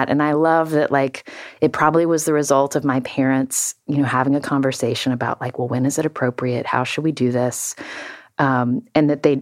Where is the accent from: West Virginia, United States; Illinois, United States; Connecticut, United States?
West Virginia, United States; growing up in West Virginia, the daughter of a doctor